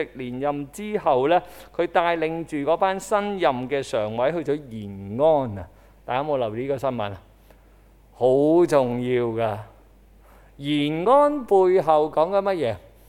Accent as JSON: {"language": "Cantonese", "region": "Kowloon", "country": "Hong Kong", "said": "我係九龍人嚟噶嘛"}